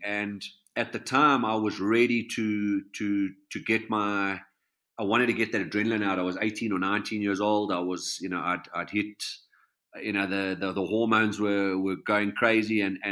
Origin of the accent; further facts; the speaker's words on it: Johannesburg, Gauteng, South Africa; I've been Joburg based. I grew up in Joburg, lived in Joburg all my life.